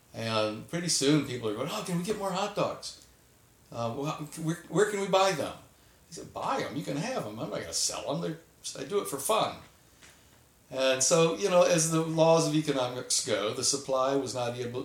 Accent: Chicago, Illinois, United States; But I grew up in Chicago, darn it. And my grandma was Dutch. One of my grandmas was Dutch. The other was Germanic.

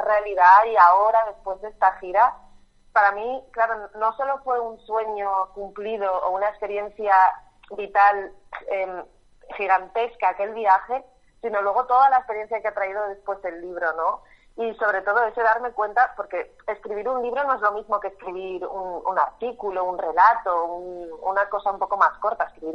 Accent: Asturias, Spain; yo soy de Asturias, y aquí los diminutivos se hacen así, ¿no?

